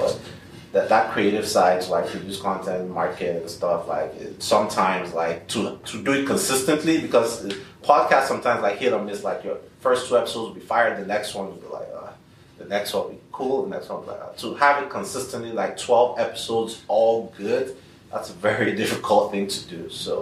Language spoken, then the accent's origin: English; Nigeria; now in United States; I am Nigerian, so I do that.